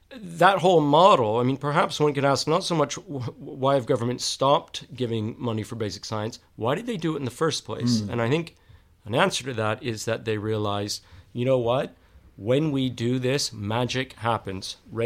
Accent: Texas, United States; moved away as an adult; I came here to study and ended up staying as a researcher. I'm from Texas.

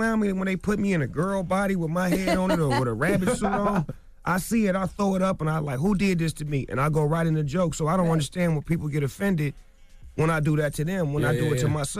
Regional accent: West Coast, United States; I'm from the West Coast. It comes with the rules and regulations of the game.

